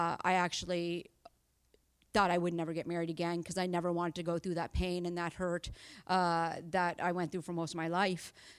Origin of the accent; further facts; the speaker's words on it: Miramichi, New Brunswick, Canada; So I was born and raised in Miramichi.